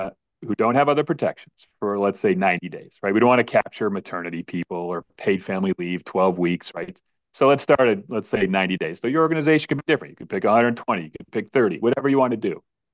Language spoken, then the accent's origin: English; New York, United States; You know, again, I come from Western New York.